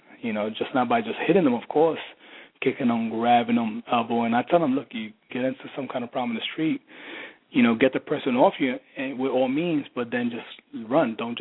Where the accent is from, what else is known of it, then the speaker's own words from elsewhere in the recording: New York, United States; I grew up in the Lower East Side, grew up in a terrible neighborhood.